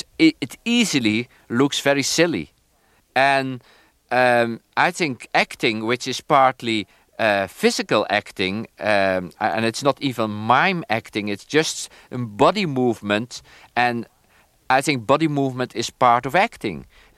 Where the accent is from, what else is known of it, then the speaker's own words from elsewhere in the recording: Netherlands; I grew up, when I was a child, I grew up in Holland, and we were occupied by the Germans at that time.